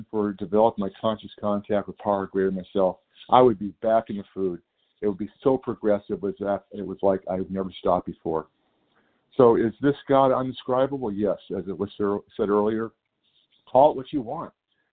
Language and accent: English; California, United States; I'm from California.